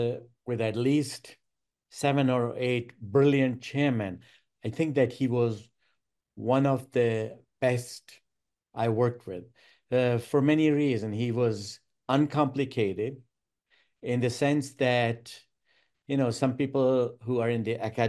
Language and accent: English; Germany; moved away; I came from Germany, so it was amazing.